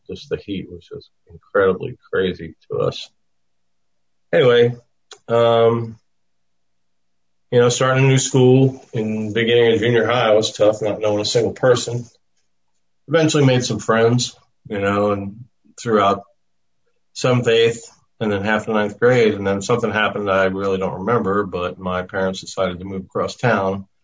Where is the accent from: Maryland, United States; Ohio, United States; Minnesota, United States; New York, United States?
New York, United States; Queens; born there; I was born right outside of New York City in Queens. Jamaica section of Queens, which isn't a very desirable place.